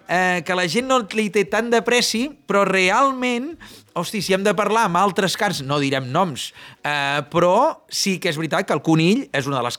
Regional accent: Vilafant, Catalonia, Spain; em sento vilafantenc, encara que tinguem el restaurant a Pont de Molins, però som de les Forques, som de Vilafant, i això m'agrada

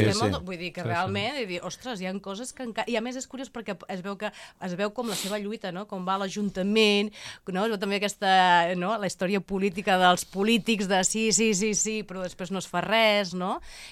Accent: Barcelona, Catalonia, Spain; I clar, Torre Baró, perquè jo soc de Barcelona.

